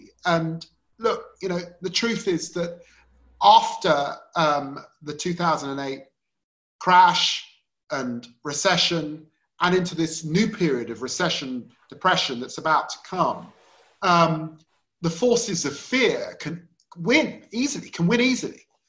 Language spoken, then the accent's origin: English; Tottenham, London, United Kingdom; We grew up in Tottenham. It was a tough time to grow up in Tottenham.